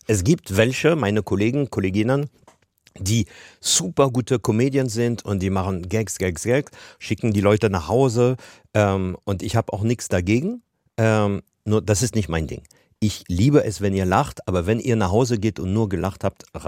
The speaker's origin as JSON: {"language": "German", "town": "Paris", "region": "Île-de-France", "country": "France", "tie": "born or raised there", "second_language": "German", "moved": "yes", "lives_now": "Germany", "said": "Ich bin wirklich Franzose, mittlerweile bin ich beides, Deutscher und Franzose, aber ich bin in Paris geboren, in Paris aufgewachsen, hatte auch keine deutsche Eltern oder sowas. Ich habe Deutsch in der Schule gelernt, wie jeder auch sehr unmotiviert und kam irgendwann in Deutschland."}